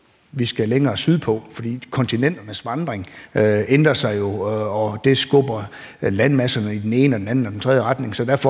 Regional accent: Mors, North Denmark Region, Denmark; Nu kommer jeg jo fra Moliet af, op på Mors og i Limfjordsområdet, hvor det ligesom har været meget, meget dårlige bundforhold.

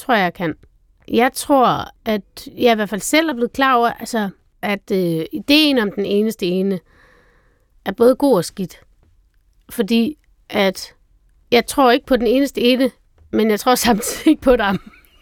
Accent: North Denmark Region, Denmark; jeg er fra Nordjylland, så er jeg ikke sagt for meget

